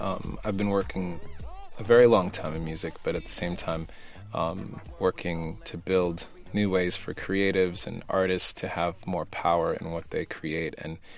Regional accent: Ethiopia; I'm from Ethiopia. My father was born in a very rural town.

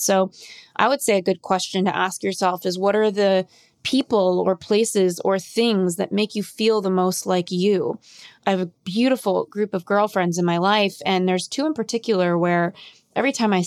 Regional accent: California, United States; now in New York City, United States; I live in New York City, but I'm from California.

